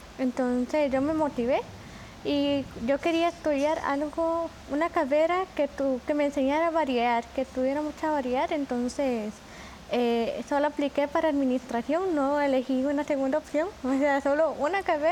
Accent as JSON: {"language": "Spanish", "town": "Alajuelita", "region": "San José", "country": "Costa Rica", "tie": "born or raised there", "said": "Bueno, yo soy oriunda del Cantón de Alajuelita."}